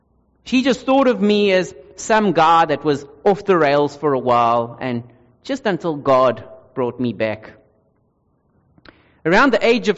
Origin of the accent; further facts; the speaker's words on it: South Africa; I'm a South African man. I'm going to say it the way I was taught.